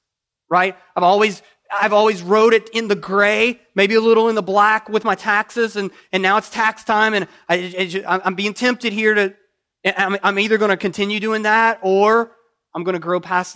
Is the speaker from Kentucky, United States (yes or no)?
yes; Kentucky, United States; accent: Kentucky; That's where my Kentucky accent can be confusing.